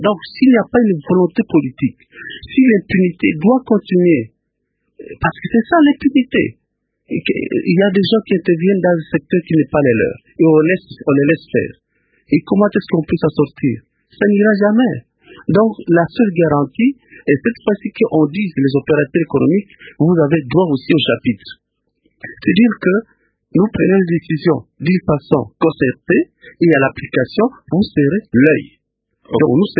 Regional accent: Butembo, North Kivu, DR Congo; Moi, je viens de Boutembo.

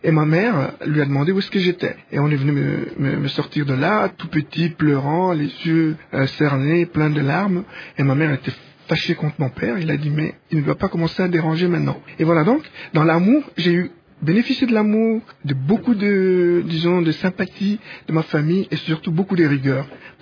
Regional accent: Lubumbashi, Haut-Katanga, DR Congo; also born or lived in Sandoa; J'ai quitté Sandoa, je crois, j'avais 5 ou 6 ans, pour venir à Lubumbashi, où mon grand frère, mon frère aîné … il était d'abord sénateur, député, puis ministre

